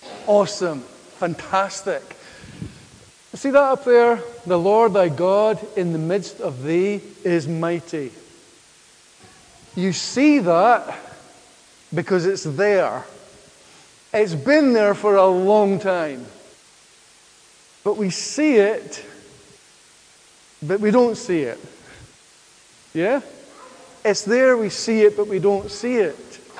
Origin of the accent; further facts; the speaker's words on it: Aberdeen, Scotland, United Kingdom; moved away; I come from Aberdeen in the glorious promised land of Scotland. And we've been in Northern Ireland now for 11 years.